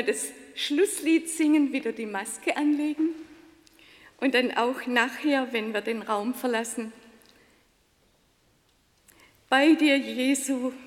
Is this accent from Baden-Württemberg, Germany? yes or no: yes; Baden-Württemberg, Germany; Ich bin im Schwarzwald aufgewachsen, da ist es immer rau gewesen.